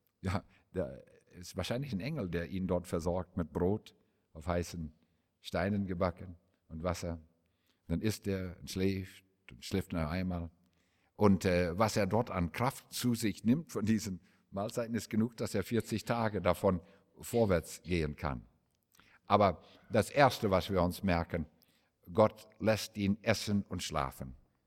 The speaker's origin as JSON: {"language": "German", "region": "Saskatchewan", "country": "Canada", "tie": "born or raised there", "second_language": "German", "moved": "as an adult", "lives_now": "Germany", "said": "1963, ich kehrte von New York zurück nach Saskatchewan, wo ich groß geworden bin, zur Farm meines Vaters."}